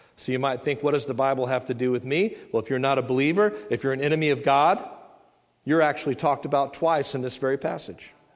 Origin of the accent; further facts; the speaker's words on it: Texas, United States; You know what? Even when I'm there, I'm still a Texan, or I'm still from Alney, if you'll have me.